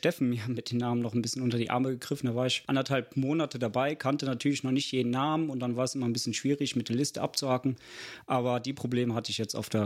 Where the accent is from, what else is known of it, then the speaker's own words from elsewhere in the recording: Krefeld, North Rhine-Westphalia, Germany; also born or lived in Tönisvorst; Ja, ich komme gebürtig nicht aus Lang, sondern aus Tönisforst. Bin dann in Krefeld aufgewachsen